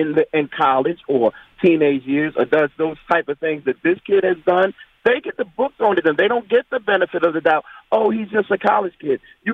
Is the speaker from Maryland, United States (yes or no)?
yes; Baltimore, Maryland, United States; I'm from Baltimore, and I work in Annapolis, and I'm right up the street from the Naval Academy.